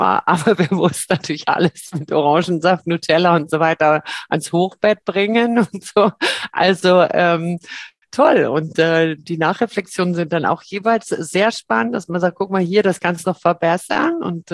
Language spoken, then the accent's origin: German; Berlin, Germany; also born or lived in Cologne; Köln geboren, aber ich fühle mich sehr als Berlinerin da drin. Also mit einem kleinen Kindesalter bin ich da hingekommen